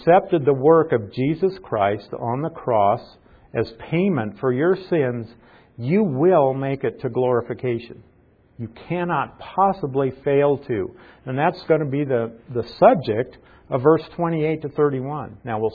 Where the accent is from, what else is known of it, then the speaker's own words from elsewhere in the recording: Nebraska, United States; When I was growing up in Nebraska, I knew that the city of Paris existed.